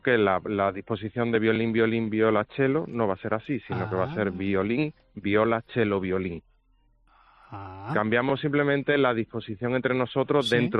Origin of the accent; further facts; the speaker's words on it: Málaga, Andalusia, Spain; No, yo precisamente soy de Málaga